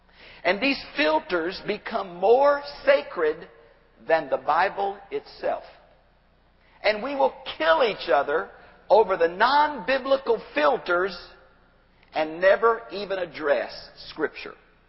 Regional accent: Texas, United States; meet Christians around the world, Baptist Christians, who never thought about doing church the way I grew up doing it in Texas.

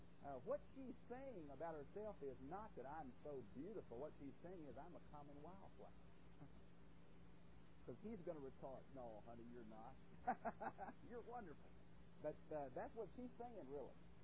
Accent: Houston, Texas, United States; here even in Texas, I come from Houston.

